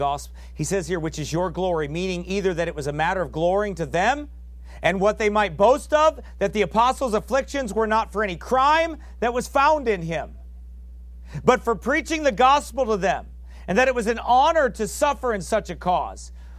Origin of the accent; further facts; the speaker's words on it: Iowa, United States; How'd you know I was from Iowa? Must be the accent.